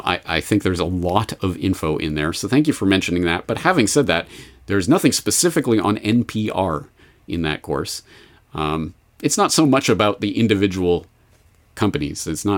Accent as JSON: {"language": "English", "country": "Canada", "tie": "born or raised there", "said": "which I never had growing up in Canada"}